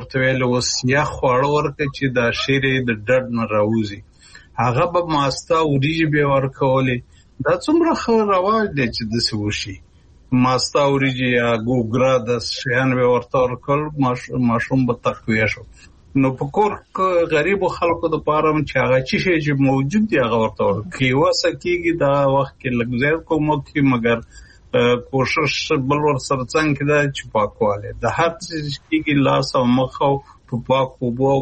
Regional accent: Kunar, Afghanistan; زمونږ په محیط کې چې زه په کنړ کې لوی شوی یم زه چې کوچنی وم

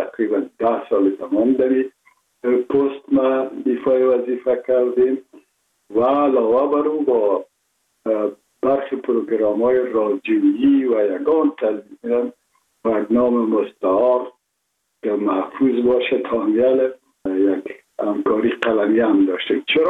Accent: Kabul, Afghanistan; ما متولد شهر کابل هستم، هستم تاجک و از شهر کولی کابل که از پدر پدر از کابل هستم.

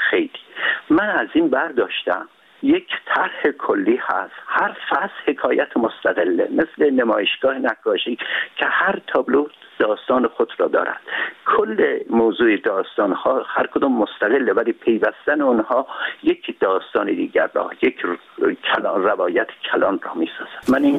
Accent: Urmia, West Azerbaijan, Iran; و من در شهر خودم، یعنی ارومیه را که به عنوان سمبل شهرهای ایران قرار دادم

